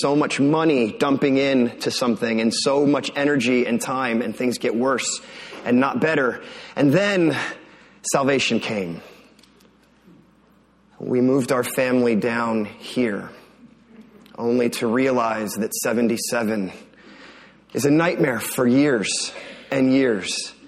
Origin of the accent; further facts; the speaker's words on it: Pennsylvania, United States; So growing up in Pennsylvania, one of the things that I learned very early in life